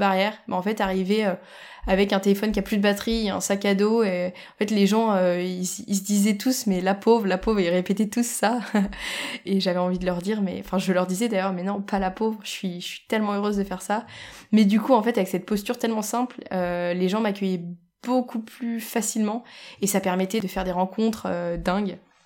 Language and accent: French; Beirut, Beirut Governorate, Lebanon; bien plus que juste avoir des coupures d'électricité chez moi à Beyrouth.